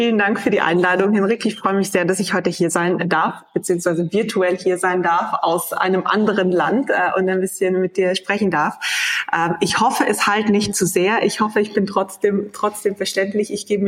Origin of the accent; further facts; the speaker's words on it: Trentino-Alto Adige, Italy; now in Munich, Germany; Ich fange mal chronologisch an. Ich komme ursprünglich aus Südtirol, aus einem sehr kleinen Dorf. Okay. Und dann hat es mich aber fürs Studium in die weitere Welt verschlagen.